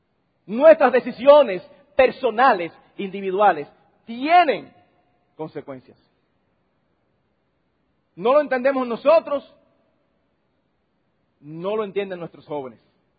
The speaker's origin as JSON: {"language": "Spanish", "country": "Dominican Republic", "said": "Nosotros aquí mismo, como dominicanos, hemos cosechado las consecuencias económicas"}